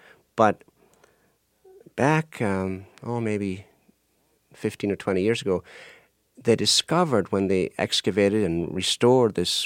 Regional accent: Ireland; of course I'm from Ireland, Southern Ireland, of course

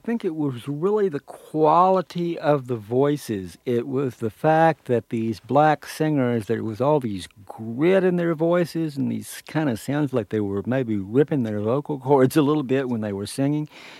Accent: Arkansas, United States; I really think it was possible because I grew up in Arkansas at that particular time.

